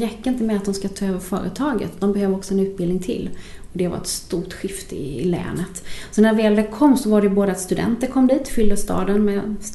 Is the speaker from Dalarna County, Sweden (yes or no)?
no; Jönköping, Jönköping County, Sweden; jag är ju född i Jönköping, eller uppvuxen mest där, men som 25-åring flyttade jag till Huskvarna.